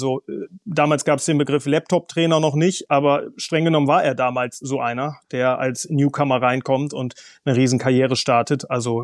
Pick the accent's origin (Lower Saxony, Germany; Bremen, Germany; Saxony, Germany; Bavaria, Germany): Bremen, Germany; Ich bin gebürtiger Bremer